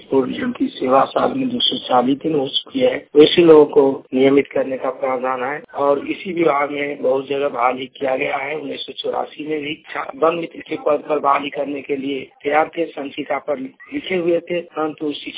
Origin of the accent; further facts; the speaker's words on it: Madhubani, Bihar, India; Rajasthan police निवास मधुबनी जिला मधुबनी का निवासी हूँ।